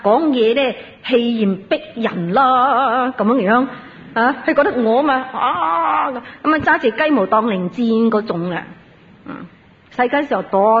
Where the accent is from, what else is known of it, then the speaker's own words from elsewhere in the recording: Singapore; 我哋新加坡如果有咩事咧